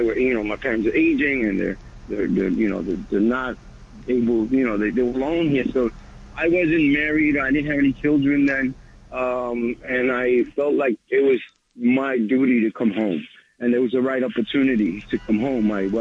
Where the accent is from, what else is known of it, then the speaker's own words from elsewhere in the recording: New York City, New York, United States; In New York, you know, I was from New York, you know, living in the Bronx, living in the Lower East Side, living in the Barrio.